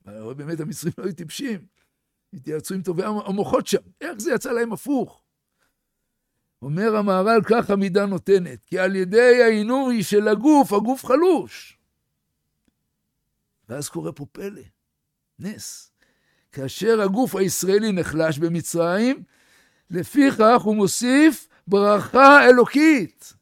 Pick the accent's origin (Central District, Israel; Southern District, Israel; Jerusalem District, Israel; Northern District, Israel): Southern District, Israel; Halutza; אני בא מאזור חלוצה, כן, חלוצה, חלוצה, עוטף עזה מה שנקרא.